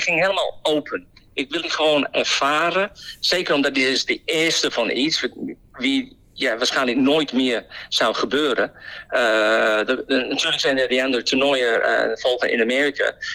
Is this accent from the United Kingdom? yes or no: yes; England, United Kingdom; Dutch is a second language; als Engelsman opgegroeid in de golf al die jaren